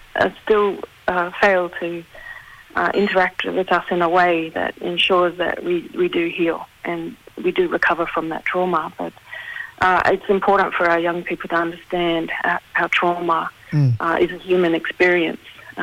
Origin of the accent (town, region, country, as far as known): Cairns, Queensland, Australia; born or raised there; also born or lived in Thursday Island; now in Canberra, Australia